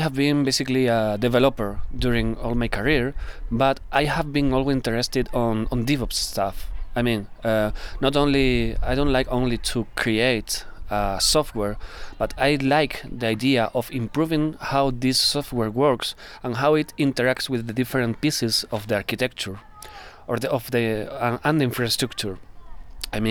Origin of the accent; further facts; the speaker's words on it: Andalusia, Spain; English is a second language; I'm from Spain, from the south side of Spain